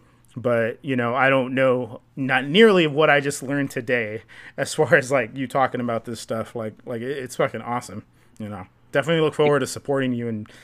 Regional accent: Eagle Pass, Texas, United States; because I come from Eagle Pass, Texas, and, you know, I think the population's like 60,000, 50,000, I don't even remember. But it was such a small city then, and it's consistently growing.

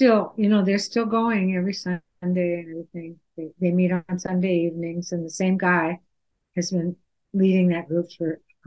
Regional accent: Minneapolis, Minnesota, United States; because I grew up in a big city. I grew up in Minneapolis, which is probably about the size of Charlotte

